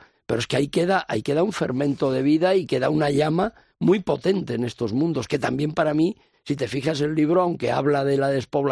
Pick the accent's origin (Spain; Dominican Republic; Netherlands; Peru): Spain; Madrid, Community of Madrid; Como yo soy un madrileño, como buena parte de los madrileños, hijo o nieto de migrantes, y además de lugares muy dispares de España